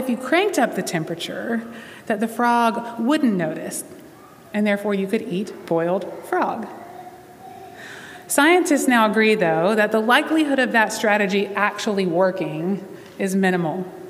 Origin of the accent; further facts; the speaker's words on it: the South, United States; As a Southerner myself, I have to confess that I heard this story a lot growing up